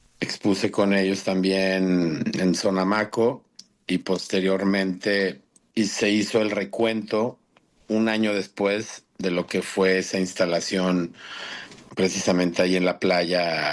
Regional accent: León, Guanajuato, Mexico; now in Austin, United States; del municipio de León, Guanajuato, de donde soy originario

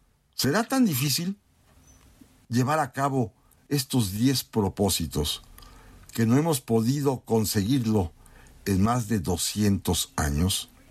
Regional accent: Mexico; Ese es nuestro deber como mexicanos, como mexicanas

